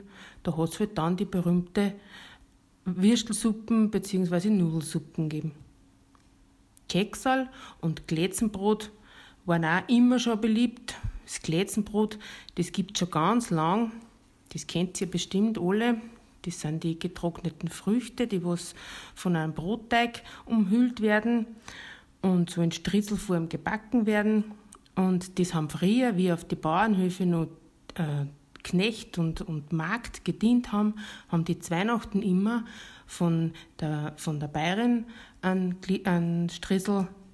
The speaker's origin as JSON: {"language": "German", "town": "St. Thomas", "country": "Austria", "said": "komme aus St. Thomas. Ich bin eine Bayerin"}